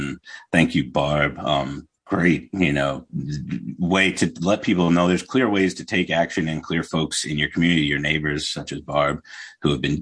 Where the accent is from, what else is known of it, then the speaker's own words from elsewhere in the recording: New York, United States; I am born and raised in the Hudson Valley. I grew up in Orange County.